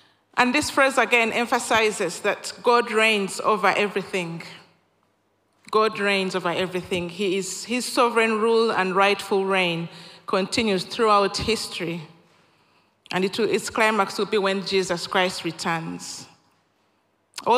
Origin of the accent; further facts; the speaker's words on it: Uganda; So I was born and raised in Uganda, East Africa.